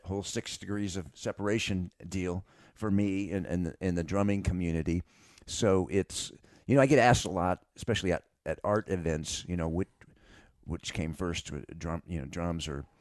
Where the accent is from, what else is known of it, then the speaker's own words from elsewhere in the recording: Texas, United States; And they're L.A. guys, and I'm from Texas.